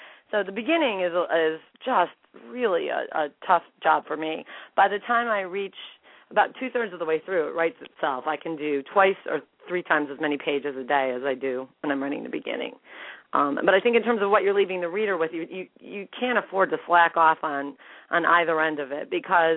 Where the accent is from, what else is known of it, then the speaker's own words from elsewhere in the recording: Buffalo, New York, United States; I'm signing in my hometown up there on Lake Erie. Trust me, I am used to snow. I grew up in the blizzard belt of Western New York near Buffalo.